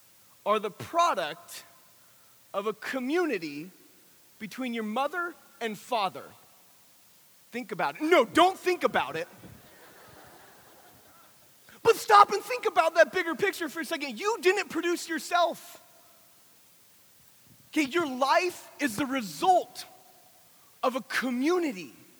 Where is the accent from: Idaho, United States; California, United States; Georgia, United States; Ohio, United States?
California, United States; Can I just say real quick, okay, so my wife, I'm from California, my wife's back home, and I miss my wife dearly